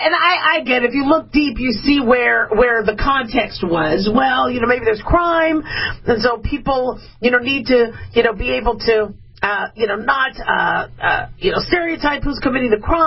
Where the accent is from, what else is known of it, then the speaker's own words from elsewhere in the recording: United States; we could put flags on our truck, we could show we're American, we love our country